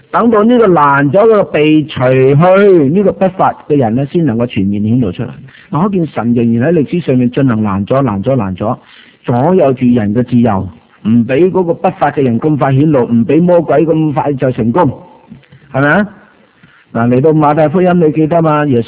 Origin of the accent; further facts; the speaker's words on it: Guangdong, China; 喺我哋乡下。啊！我哋系四邑人四邑人，台山同恩平啊